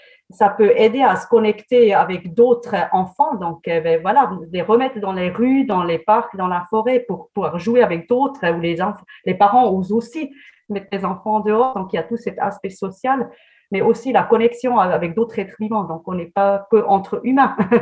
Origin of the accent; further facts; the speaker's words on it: German-speaking Switzerland, Switzerland; French is a second language; now in France; Bon, moi, je viens avec mes lunettes de Suisse alémanique et je regarde la France. J'habite en France depuis 5 ans